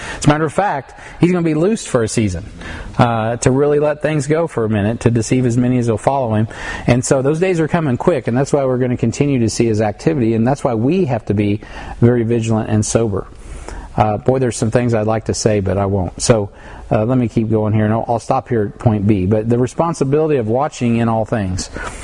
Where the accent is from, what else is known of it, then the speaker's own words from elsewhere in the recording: United States; as an American and as a Christian, as a patriot